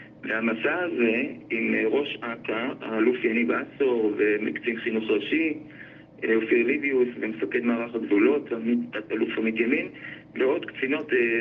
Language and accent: Hebrew; Bat Yam, Tel Aviv District, Israel; אני יליד בת ים.